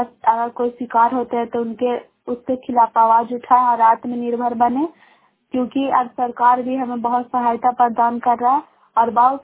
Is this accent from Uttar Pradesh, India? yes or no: no; Bairiganj, Bihar, India; ग्राम बैरीगंज post मकरौता जिला नालंदा की निवासी हूँ।